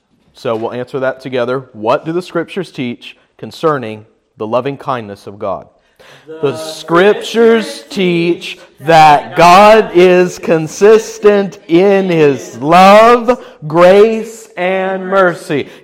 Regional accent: the South, United States; growing up in the South, we heard it in a Sunday school somewhere

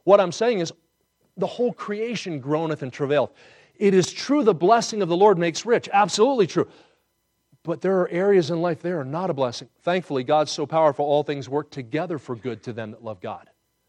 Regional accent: New Jersey, United States; I grew up in New Jersey. I always studied the Civil War from a Yankee perspective

